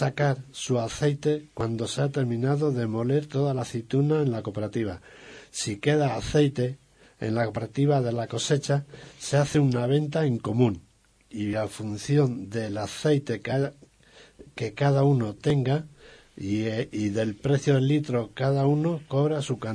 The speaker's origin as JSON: {"language": "Spanish", "town": "Brazatortas", "region": "Castilla-La Mancha", "country": "Spain", "said": "Yo soy de Brazatorta, un pueblo al sur de la provincia de Ciudad Real, limitando con la provincia de Córdoba. Allí mi familia tiene 1.200 olivos."}